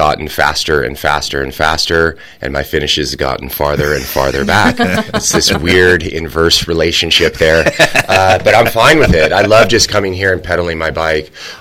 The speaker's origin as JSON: {"language": "English", "region": "California", "country": "United States", "said": "I'm from Northern California."}